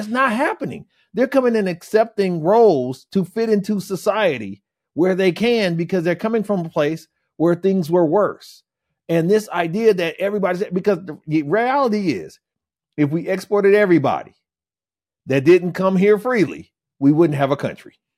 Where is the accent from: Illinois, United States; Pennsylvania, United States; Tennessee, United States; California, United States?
Illinois, United States; Peoria; so I'm from Peoria, right? So Caterpillar, UAW town, blah, blah, blah, United Auto Workers, right?